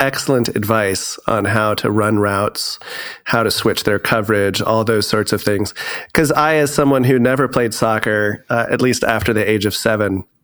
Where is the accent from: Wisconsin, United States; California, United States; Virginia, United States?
California, United States; So I started out in Northern California. I was raised in and around the Bay Area, the San Francisco Bay Area.